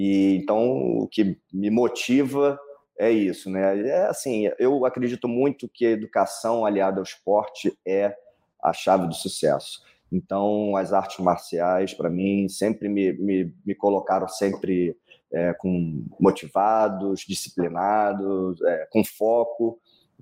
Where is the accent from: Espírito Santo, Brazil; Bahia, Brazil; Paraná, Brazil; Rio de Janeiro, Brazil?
Rio de Janeiro, Brazil; Então, eu já tenho 49 anos, né? Sou natural do Rio de Janeiro, aquele carioca da gema.